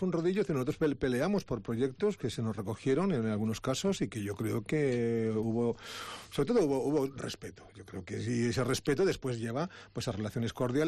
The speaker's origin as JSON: {"language": "Spanish", "town": "Santander", "region": "Cantabria", "country": "Spain", "tie": "born or raised there", "said": "somos cántabros, pero también y sobre todo yo soy santanderino, yo nací en esta ciudad"}